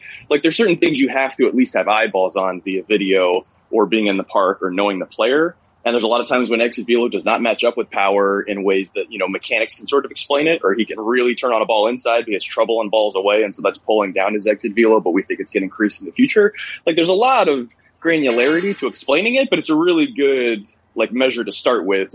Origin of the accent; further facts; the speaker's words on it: Tampa, Florida, United States; So, my whole family's from the South, mostly Georgia and Alabama, and I grew up in Tampa before we had a team in Tampa.